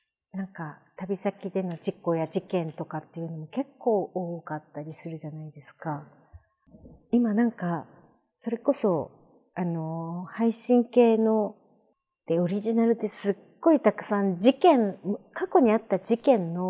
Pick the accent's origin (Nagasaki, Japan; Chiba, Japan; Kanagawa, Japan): Kanagawa, Japan; Atsugi; 私の故郷である厚木に写真を撮りに行ってくださって